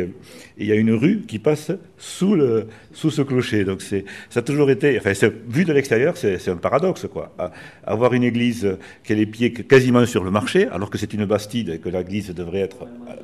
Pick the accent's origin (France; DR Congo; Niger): France; Villefranche; Je suis né à Villefranche, j'ai été à l'école juste à côté, j'ai été baptisé dans l'église le 31 décembre, donc c'est ici que je connais bien